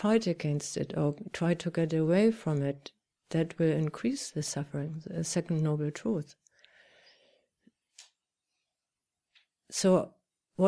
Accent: Germany; so I was brought up in German, in Germany.

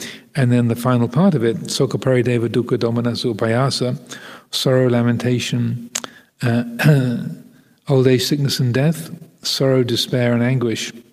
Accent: United Kingdom; I'm a man, I'm a British, I'm a monk

